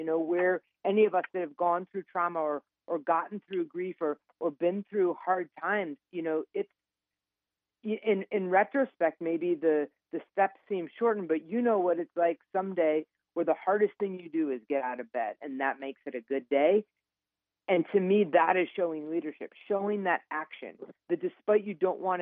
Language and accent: English; Ohio, United States; now in Longmont, United States; I am in Longmont, Colorado, so just outside of Boulder. Born and raised in Ohio, but my family's here.